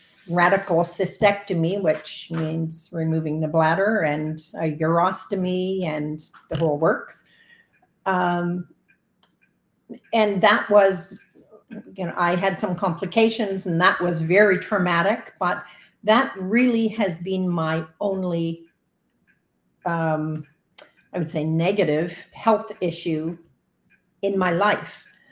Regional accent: Halifax, Nova Scotia, Canada; I am from Halifax, Nova Scotia.

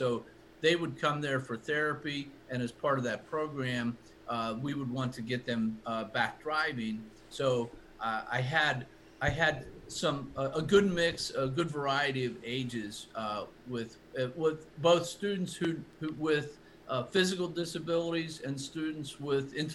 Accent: Pennsylvania, United States; I'm from Somerset County originally, so Johnstown is very close.

